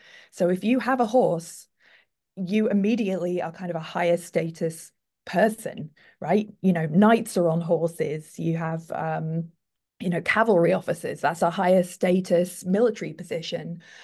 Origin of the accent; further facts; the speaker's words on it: United Kingdom; I'm British, so I've never encountered a wild bear in the where I grew up.